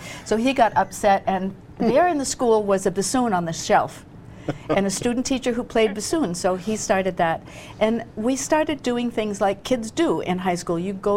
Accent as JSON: {"language": "English", "town": "Hingham", "region": "Massachusetts", "country": "United States", "tie": "born or raised there", "said": "Got to high school. I grew up in Hingham"}